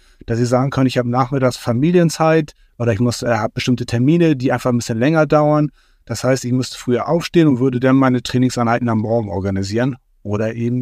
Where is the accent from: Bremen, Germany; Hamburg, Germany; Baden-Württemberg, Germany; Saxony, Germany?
Hamburg, Germany; als Hamburger